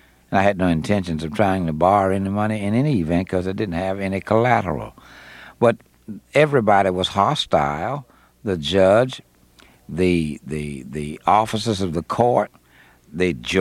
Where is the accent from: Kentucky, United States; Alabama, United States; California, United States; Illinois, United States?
Alabama, United States; Selma; born there; I was born there in Selma.